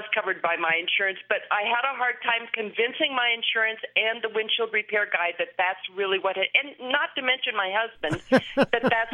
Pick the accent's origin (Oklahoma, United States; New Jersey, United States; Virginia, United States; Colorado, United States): Colorado, United States; Glenwood Springs; I'm from Glenwood Springs, Colorado.